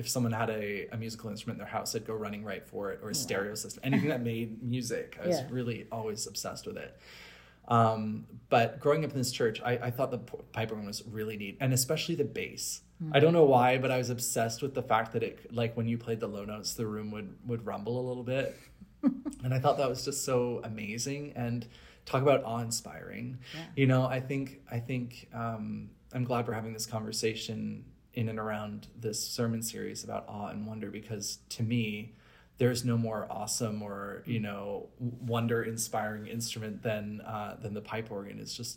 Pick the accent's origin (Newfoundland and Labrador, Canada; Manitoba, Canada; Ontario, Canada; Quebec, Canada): Ontario, Canada; Bracebridge; I grew up in Canada, as probably many of you know, and I grew up in this little town called Bracebridge, and it's about 150 miles north of Toronto. And I grew up attending the local United Church.